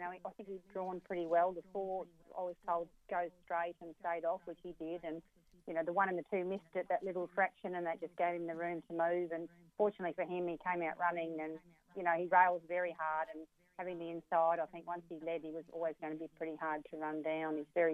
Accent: Queensland, Australia; now in Victoria, Australia; I was born and bred in Queensland, and I only moved down, you know, because I moved in with my partner, Jeff Britton, 14 years ago. But, you know, all my family are up there

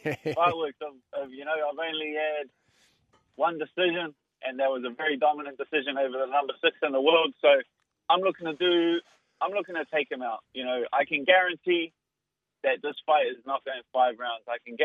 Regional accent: Auckland, New Zealand; the main event in my hometown, I've had two incredible knockout victories in Auckland in UFC events.

